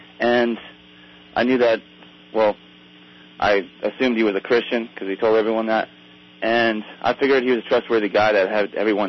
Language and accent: English; Walnut Creek, California, United States; Well, I grew up in Walnut Creek, which is a pretty well-to-do city in the East Bay